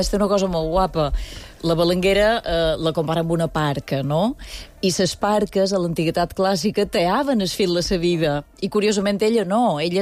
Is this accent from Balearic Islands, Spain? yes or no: yes; Balearic Islands, Spain; Som mallorquina, som una mallorquina.